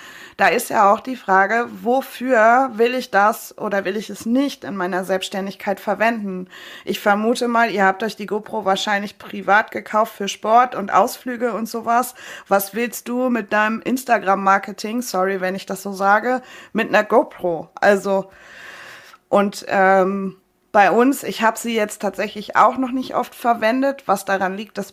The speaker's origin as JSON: {"language": "German", "region": "Baden-Württemberg", "country": "Germany", "said": "als Schwäbin"}